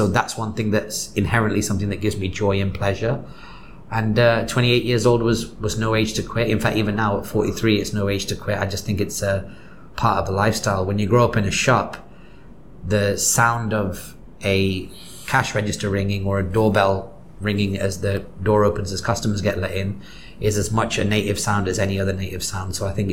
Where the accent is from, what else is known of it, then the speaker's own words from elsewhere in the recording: Salford, North West England, United Kingdom; So where I grew up in Salford, which is like the west side of Manchester, was quite racist, quite rough, and quite working class.